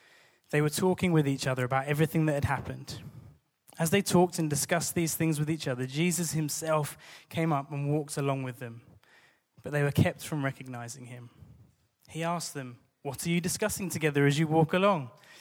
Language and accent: English; Wycombe, South East England, United Kingdom; Wycombe Wanderers, my hometown team, were playing at the National Stadium, the home of football itself.